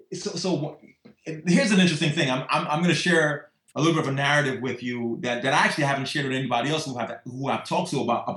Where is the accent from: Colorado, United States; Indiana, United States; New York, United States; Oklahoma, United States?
New York, United States; The Bronx; but wait, guys, I'm Black. I'm from the Bronx. I'm teaching in the Bronx.